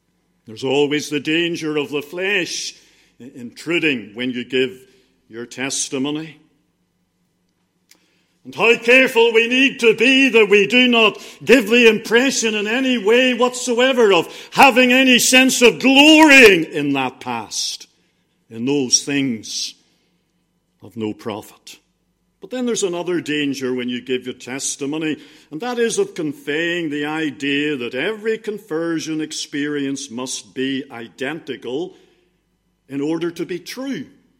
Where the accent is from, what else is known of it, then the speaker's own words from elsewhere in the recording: Donaghadee, Northern Ireland, United Kingdom; also born or lived in Bangor; I was born in Bangor. Spent most of my childhood in Donaghadee, some 9-10 years. And then the rest of my family were attending school in Bangor. And so we all went back to Bangor to live. Wasn't born into a Christian home.